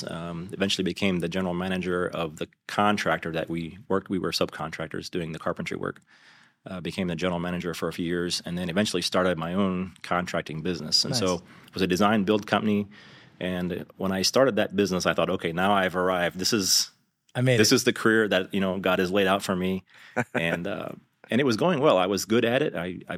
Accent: Ohio, United States; So my background, I'm from Ohio. Originally, that's where I was born and grew up.

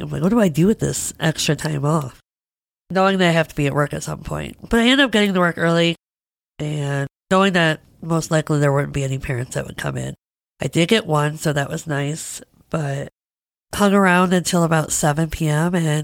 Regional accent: Midwest, United States; And I told you I'm from the Midwest.

